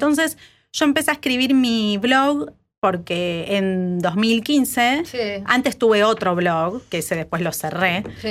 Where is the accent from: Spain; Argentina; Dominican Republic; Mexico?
Argentina; Morón, Buenos Aires Province; Yo soy de Morón, pero...